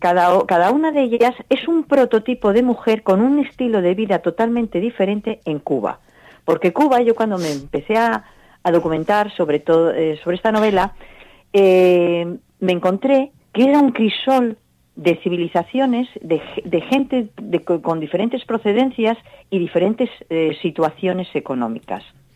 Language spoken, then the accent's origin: Spanish; Santander, Cantabria, Spain; also born or lived in Valencia; más santanderina que valenciana. Uh-huh. Efectivamente, tengo también en Valencia toda la familia de mi padre, evidentemente. Pero vamos, yo he crecido y me he criado y he estudiado aquí en Santander.